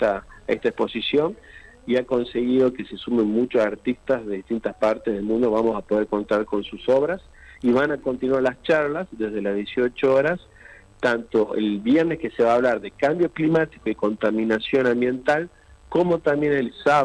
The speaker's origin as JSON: {"language": "Spanish", "region": "Salta", "country": "Argentina", "said": "porque cada vez somos más salteños"}